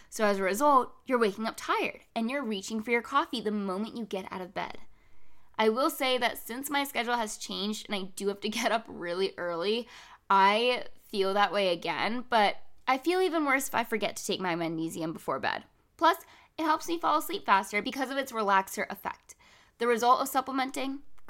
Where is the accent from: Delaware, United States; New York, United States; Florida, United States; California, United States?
Florida, United States; now in North Carolina, United States; I grew up in South Florida where I was consistently exposed to strong sunlight and then moved up north. And even though North Carolina is considered the South